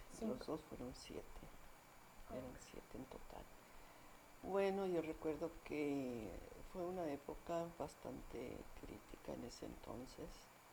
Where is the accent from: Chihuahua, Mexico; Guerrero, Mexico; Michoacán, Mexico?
Chihuahua, Mexico; born there; Bueno, yo nací en Chihuahua, el 25 de diciembre de 1936.